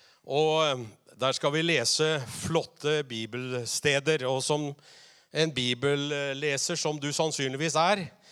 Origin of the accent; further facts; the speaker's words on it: Østfold, Norway; Neida, jeg er fra Indre Østfold.